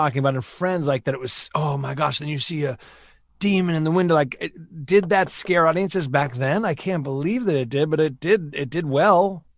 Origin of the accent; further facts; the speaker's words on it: Boston, Massachusetts, United States; I am from Boston, from Massachusetts.